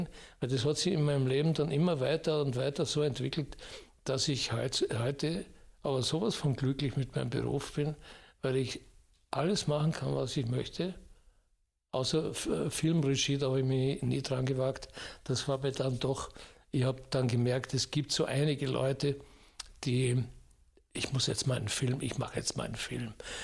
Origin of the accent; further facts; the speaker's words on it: Austria; am Anfang habe ich auch den Eurocup in der Schweiz gespielt, den Schweizer Eurocup als Österreicher.